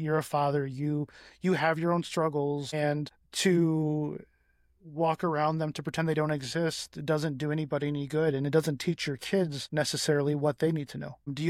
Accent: Flint, Michigan, United States; I grew up in Flint, you know, and the Flint life is a whole thing.

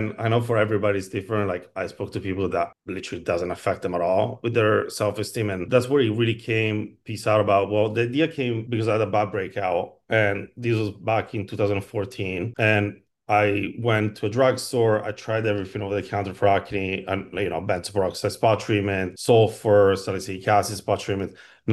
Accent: Milan, Lombardy, Italy; And back then, I'm from Milan, Italy, and I don't remember anybody having acne like mine

